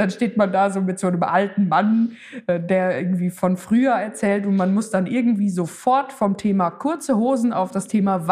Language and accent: German; Switzerland; Für mich als Schweizerin